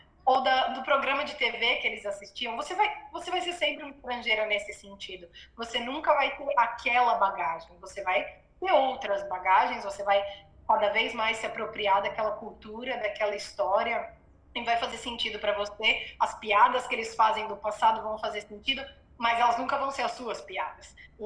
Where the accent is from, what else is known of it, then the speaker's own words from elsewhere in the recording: São Paulo, Brazil; moved away as an adult; now in Croatia; então eu sou de São Paulo, ABC paulista aí no Brasil. Eu moro na Croácia hoje.